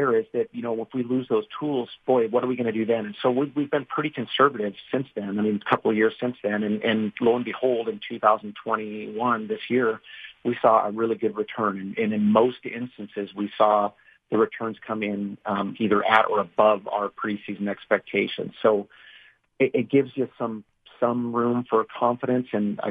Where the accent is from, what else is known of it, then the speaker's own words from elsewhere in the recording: Arlington, Washington, United States; I was born on up in Arlington, you know, up near guys' country and grew up on the Stilly.